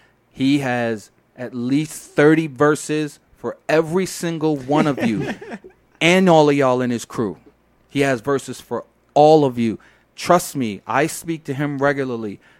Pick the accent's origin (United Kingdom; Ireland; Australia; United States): United States; Brooklyn, New York; I heard the record way before everybody else. I'm from Brooklyn.